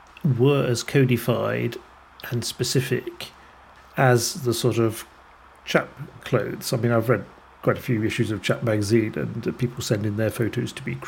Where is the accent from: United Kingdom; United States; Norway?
Norway; Tromsø, Troms; I saw them again in my hometown of Tromsø 10, 15 years ago